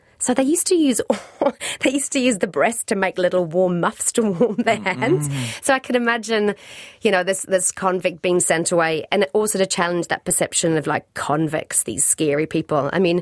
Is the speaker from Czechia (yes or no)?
no; Wallsend, North East England, United Kingdom; moved away; In Wall's End, which is the northeast of England.